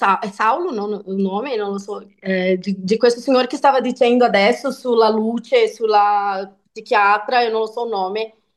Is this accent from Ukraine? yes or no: no; São Paulo, Brazil; Italian is a second language; now in Italy; sono di San Paolo, di Brasile, origine italiana